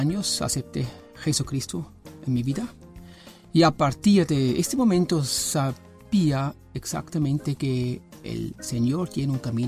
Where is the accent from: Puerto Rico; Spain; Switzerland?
Switzerland; Zurich; Spanish is a second language; also born or lived in Germany / Brazil / Córdoba, Argentina; now in Montevideo, Uruguay; Yo soy suizo, nací en Zurich.